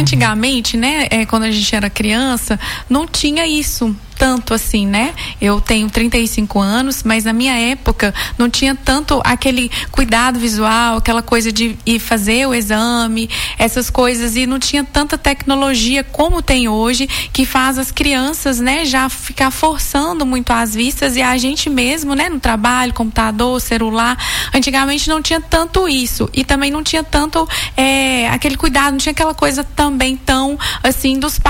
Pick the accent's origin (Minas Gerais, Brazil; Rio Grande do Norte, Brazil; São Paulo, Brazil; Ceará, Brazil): Minas Gerais, Brazil; Sete Lagoas; now in Paraopeba, Brazil; Eu sou natural de Sete Lagoas, sempre vivi em Sete Lagoas, uhum. Estou há 2 anos morando em Paraopeba e gostando bastante.